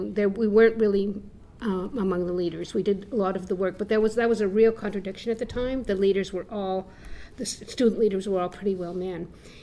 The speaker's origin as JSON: {"language": "English", "town": "Calgary", "region": "Alberta", "country": "Canada", "tie": "born or raised there", "said": "I was from Calgary as opposed to Edmonton. And I grew up there in the 50s and 60s, and I sort of considered myself to be a refugee from Calgary, like, get out, right? My parents were Jewish"}